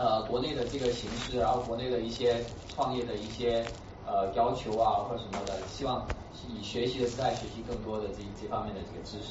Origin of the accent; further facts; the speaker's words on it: Guangzhou, Guangdong, China; moved away as an adult; also born or lived in Hangzhou / Germany; 因为其实我是广州人，然后呢在读完中学的时候呢就去了杭州读书，然后大学刚毕业之后跑到了德国，然后在那边念了硕士跟博士，待了十多年。